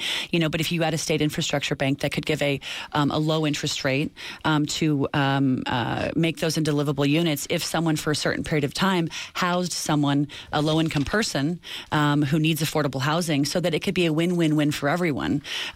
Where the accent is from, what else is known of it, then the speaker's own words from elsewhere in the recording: California, United States; So I'm born and raised in California. I grew up in a trailer in a really working class community about 2 hours from here.